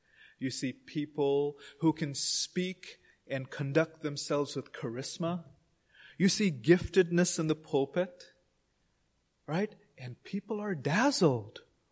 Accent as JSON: {"language": "English", "country": "India", "tie": "born or raised there", "said": "growing up in India, I'm sure some of you have heard or all of you have heard about karma."}